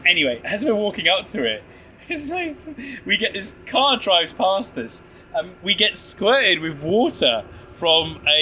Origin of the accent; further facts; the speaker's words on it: England, United Kingdom; I mean, I am English.